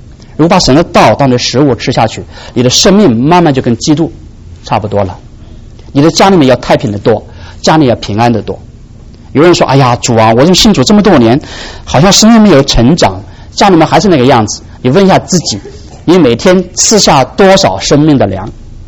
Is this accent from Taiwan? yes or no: no; China; 我们中国人有一句话很有意思哈，我们都是中国人的